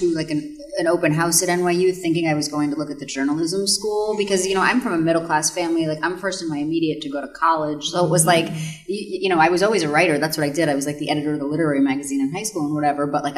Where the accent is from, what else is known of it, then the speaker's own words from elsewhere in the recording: Connecticut, United States; And I'm from Connecticut, from just across the Long Island Sound. So, like, I, you know, grew up around there.